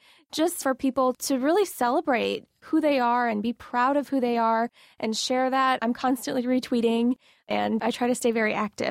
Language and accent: English; Syracuse, New York, United States; I'm from Syracuse, New York. That's where my family is.